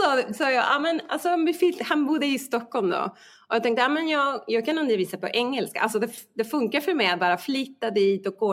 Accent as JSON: {"language": "Swedish", "country": "Mexico", "also_born_or_lived": "Spain", "moved": "yes", "said": "Ja, jag är från Mexiko. Men jag flyttade till Spanien 2004-2005. Jag kommer inte ihåg nu precis. Men jag bodde där i många år."}